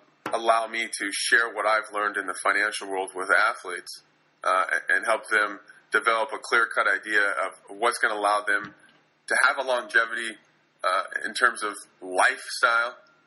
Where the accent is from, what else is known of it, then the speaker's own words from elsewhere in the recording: California, United States; growing up in the Silicon Valley, I enjoyed technology.